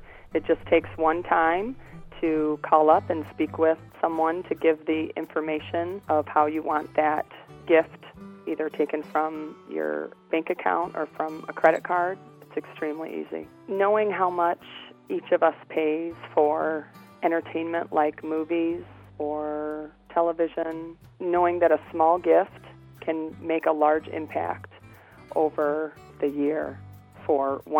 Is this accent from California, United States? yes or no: no; Havelock, North Carolina, United States; I'm from Havelock.